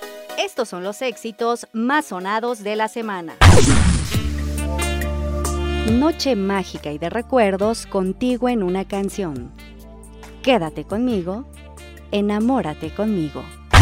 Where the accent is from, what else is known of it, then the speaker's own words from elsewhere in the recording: Orizaba, Veracruz, Mexico; de Orizaba, Veracruz, en México.